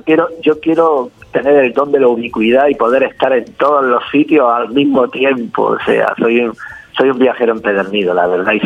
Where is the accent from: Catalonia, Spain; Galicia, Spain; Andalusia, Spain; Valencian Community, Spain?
Andalusia, Spain; Granada; now in Uruguay; yo soy natural de Granada, además soy hijo de luthier.